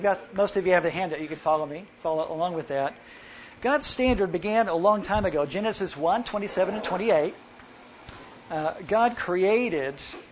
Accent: Oklahoma City, Oklahoma, United States; I grew up in Oklahoma City, and one of the places we'd go as kids was the zoo.

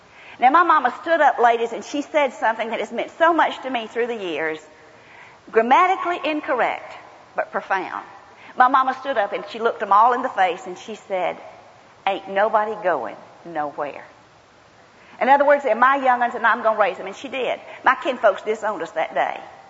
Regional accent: Georgia, United States; accent: Southern; I grew up in South Georgia. I don't know if y'all thought I had a twing twang or sing sang, but I'm Southern.

